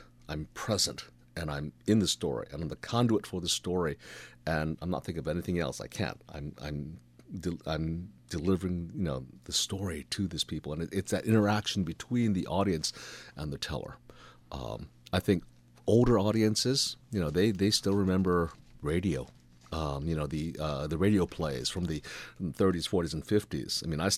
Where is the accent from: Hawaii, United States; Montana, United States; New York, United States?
Hawaii, United States; because, like I said, growing up in Hawaii, things are different in Hawaii. And when I was growing up, you know, everyone had stories about the weird things that happened over at this place